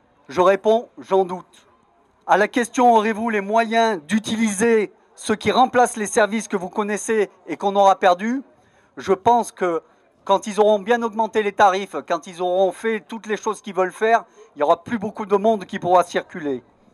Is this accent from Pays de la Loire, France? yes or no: no; Auvergne-Rhône-Alpes, France; je suis du Vercors, donc d'une zone très excentrée et diffuse.